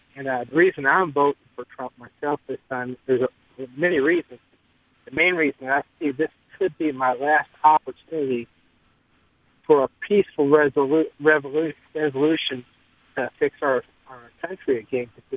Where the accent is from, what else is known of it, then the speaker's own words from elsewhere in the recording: Granite City, Illinois, United States; I am from Granite City, Illinois, and we're a big steel town.